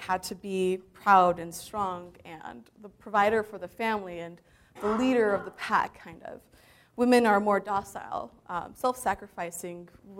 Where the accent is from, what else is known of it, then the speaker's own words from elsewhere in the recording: Saudi Arabia; growing up in Saudi Arabia, and transitioning from a medical background into finding my way to tech.